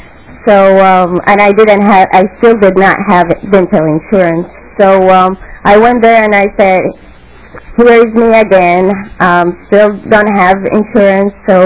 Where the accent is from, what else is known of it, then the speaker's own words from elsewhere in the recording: Sudan; also born or lived in Chicago; now in Mankato, United States; originally I'm from Sudan, and I immigrated to the United States in 2003, and I lived in Chicago for 2 years before I moved to Mankato, Minnesota.